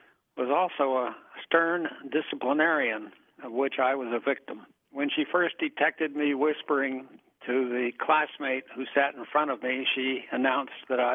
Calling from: Burlington, Vermont, United States; I'm calling from Burlington, Vermont.

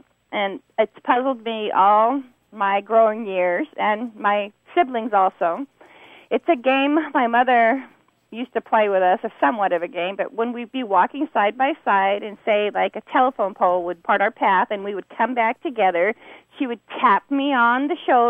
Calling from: Lakeside, California, United States; I'm calling from Lakeside area of San Diego, California.

